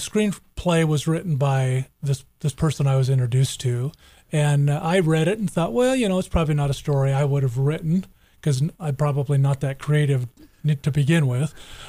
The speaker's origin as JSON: {"language": "English", "town": "Silverton", "region": "Oregon", "country": "United States", "tie": "born there", "also_born_or_lived": "Woodburn / Salem", "said": "I was born in Silverton, actually."}